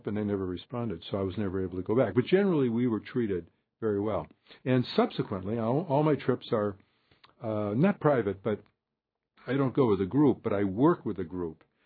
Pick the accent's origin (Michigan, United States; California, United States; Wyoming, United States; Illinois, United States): Illinois, United States; Chicago; And the two guys that welcomed us were from, one, Brooklyn, the other, Chicago, my hometown.